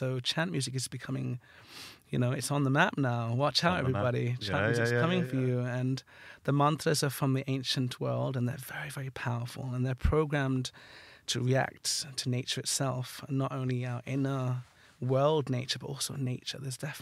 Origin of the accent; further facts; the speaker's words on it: Barcelona, Catalonia, Spain; Guatemala, yeah. I grew up in Barcelona.